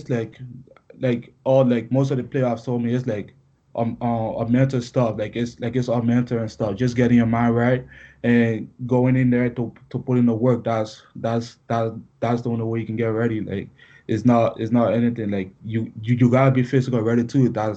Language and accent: English; Liberia; now in United States; It was tough. My accent was it was a main downfall. It was a hard transition for me